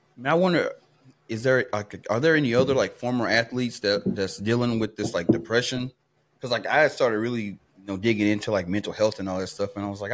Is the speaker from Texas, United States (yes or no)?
yes; Texarkana, Texas, United States; Yeah, right now I'm back in Texas, Texarkana, Texas, my hometown.